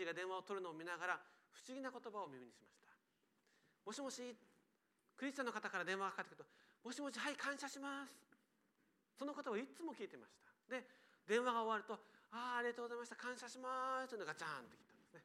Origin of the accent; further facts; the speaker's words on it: Kumamoto, Japan; 私は熊本のすごい田舎で育ちました。ある方は四日市のこの地も田舎だと言いますけど、ここよりもおそらく10倍田舎です。